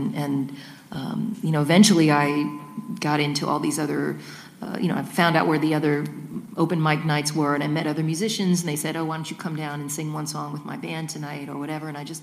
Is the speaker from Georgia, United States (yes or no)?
no; Kentucky, United States; And, you know, I grew up in Kentucky, so to be playing a you know, gig in New York City, I was like, ah.